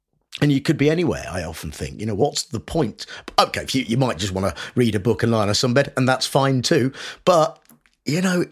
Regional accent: Nuneaton, West Midlands, United Kingdom; Because Nuneaton, where I grew up, is right in the middle of the country.

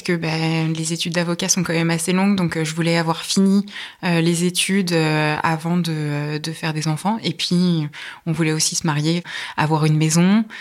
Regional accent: Le Perray-en-Yvelines, Île-de-France, France; also born or lived in Rambouillet; Alors j'ai grandi pas très loin d'ici, à proximité de Rambouillet. Je suis née à Rambouillet et j'ai vécu au Perray-en-Yvelines. J'ai fait mon lycée à Rambouillet, donc c'est dans le coin et toute ma famille est dans le coin.

